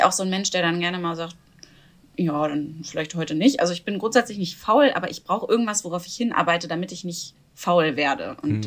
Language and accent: German; Hamburg, Germany; also ich komme aus Hamburg ursprünglich